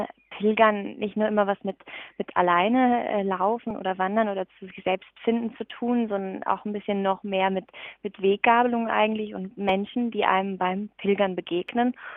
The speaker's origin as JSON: {"language": "German", "region": "North Rhine-Westphalia", "country": "Germany", "said": "also ich komme ja ursprünglich schon aus dem Ruhrgebiet, aber man kennt ja doch trotzdem nicht immer alles"}